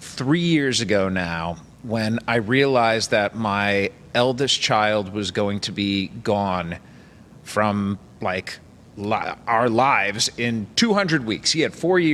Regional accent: Cleveland, Ohio, United States; No, because I grew up in Cleveland.

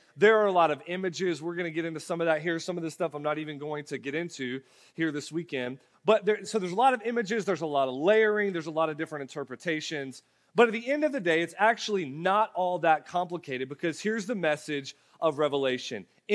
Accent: Florida, United States; I don't follow a million sports here in North Carolina because I'm from Florida, but I love to follow the Florida sports.

